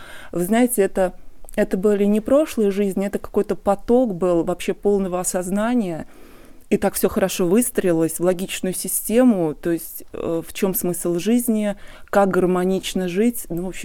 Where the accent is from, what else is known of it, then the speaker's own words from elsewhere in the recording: Moscow, Russia; я из Москвы.